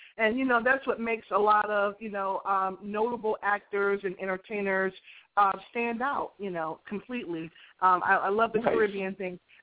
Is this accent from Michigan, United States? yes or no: no; Boston, Massachusetts, United States; I'm from Boston, but, you know, they were like, oh, that's great. Your father was Jamaican and Cape Verdean and Iroquois Indian.